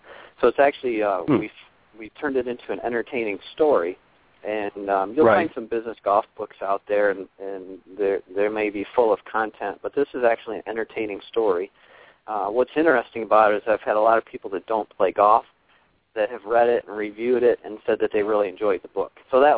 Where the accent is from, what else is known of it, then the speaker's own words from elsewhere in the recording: Michigan, United States; I'm from Michigan originally and relocated back to Grand Rapids in the winter of 2006 to start up my own company.